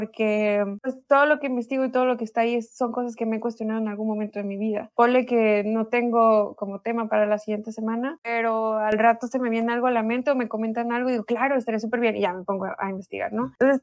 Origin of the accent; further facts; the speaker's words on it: Mexico; Creo que volvemos al mismo comentario de que los mexicanos no vemos eso.